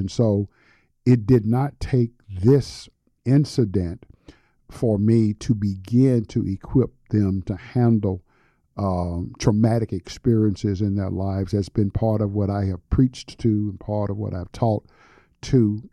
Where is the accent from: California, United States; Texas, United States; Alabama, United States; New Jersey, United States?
Alabama, United States; Birmingham; my childhood experience growing up in Birmingham with the bombings there, and of course, growing up in segregation and some experiences that I had in integrating my high school in Birmingham